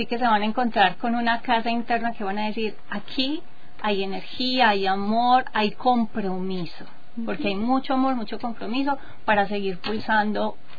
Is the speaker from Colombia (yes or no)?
yes; Colombia; Yo soy de Colombia y he sido un lugar, ha sido una casa donde yo he podido llegar